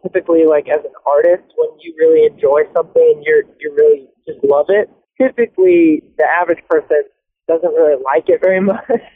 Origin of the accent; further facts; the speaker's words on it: Clovis, California, United States; I'm originally from Clovis, California.